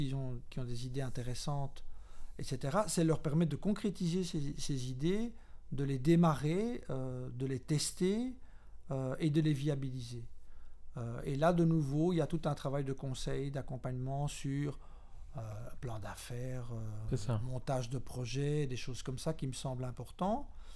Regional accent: Wallonia, Belgium; la population est en train d'augmenter, même chez nous en Wallonie.

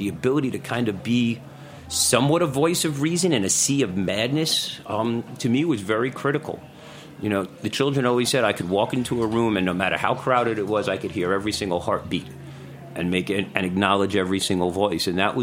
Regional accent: Bronx, New York, United States; Well, I'm a Bronx boy, so I come from the Bronx.

